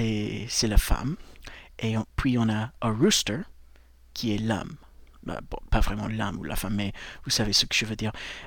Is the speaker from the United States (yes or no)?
yes; United States; French is a second language; je suis américain, et j'ai fait ce podcast pour vous aider à progresser en anglais